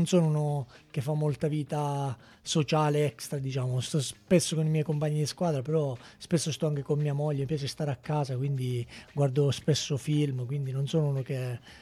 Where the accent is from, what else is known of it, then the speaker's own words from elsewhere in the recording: Gela, Sicily, Italy; born there; Sì, io sono di origine siciliana, sono nato a Gela, da una famiglia molto tranquilla, umilissima.